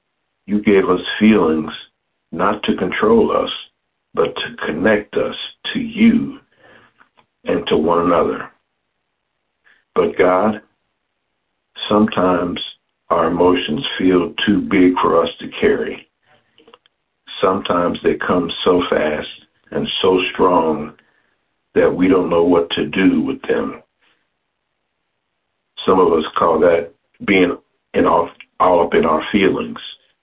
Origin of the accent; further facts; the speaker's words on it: Lincoln Heights, Ohio, United States; I come to you all from Lincoln Heights, Ohio.